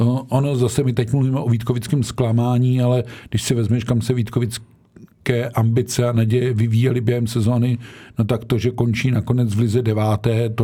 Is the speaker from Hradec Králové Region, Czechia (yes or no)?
yes; Hradec Králové, Hradec Králové Region, Czechia; já jsem si vždycky jako rodák z Hradce přál v playoff Pardubice.